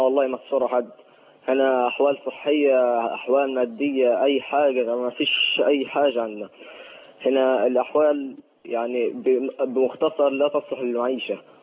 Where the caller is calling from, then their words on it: Gaza, Gaza Strip, Palestine; الطيران الاسرائيلي ما بيسكتش عن الهواء عندنا في غزه